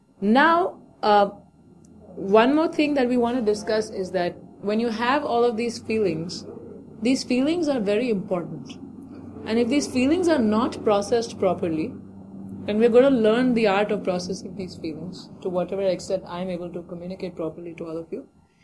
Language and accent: English; Mumbai, Maharashtra, India; So when I was growing up in Bombay, and I used to visit my uncle's home, he was also in Bombay.